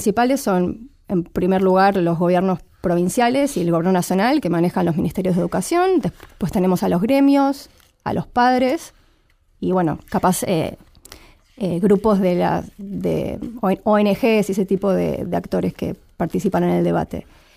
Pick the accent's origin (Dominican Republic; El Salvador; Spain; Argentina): Argentina; nosotros como argentinos